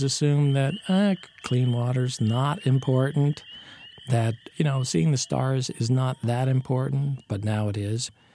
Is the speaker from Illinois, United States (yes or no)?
no; California, United States; also born or lived in Hawaii / Washington, D.C. / Seattle / San Francisco; As a child, I was a member of a military family, started out in Southern California, then went on to Hawaii, then back to California before going to Washington, D.C., Seattle, San Francisco